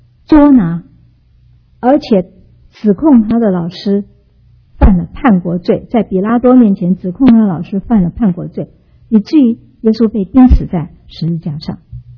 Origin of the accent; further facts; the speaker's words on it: China; 我们中国人说平安，我们基本的意思就是没有遇见灾祸，那就是平安。